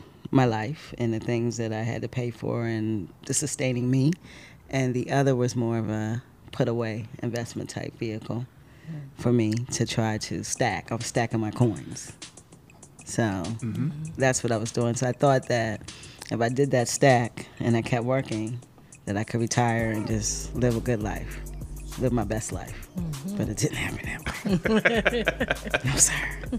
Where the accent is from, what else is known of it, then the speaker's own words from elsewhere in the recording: South Carolina, United States; also born or lived in New York; And lived probably a few years there, and then we moved to South Carolina, and I grew up in South Carolina.